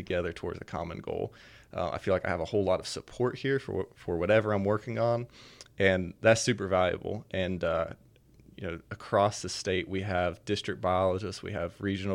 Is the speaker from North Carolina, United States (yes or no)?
yes; North Carolina, United States; Like I said, I grew up in North Carolina. I went to NC State for wildlife science